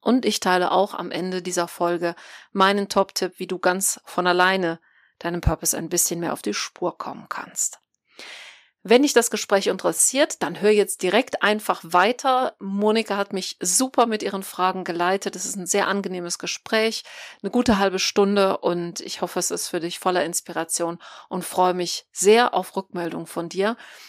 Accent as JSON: {"language": "German", "region": "Rhineland", "country": "Germany", "tie": "born or raised there", "said": "Also ich stamme tatsächlich ja aus dem Rheinland und bin nie wirklich länger da rausgekommen. Und ja, habe ganz normale Kindheit auf dem Land hier gehabt"}